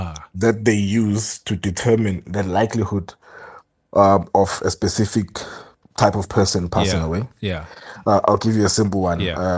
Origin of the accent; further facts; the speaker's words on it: Ladysmith, KwaZulu-Natal, South Africa; also born or lived in Gauteng; Born and raised in Ladysmith, KZN, which is also inland, technically.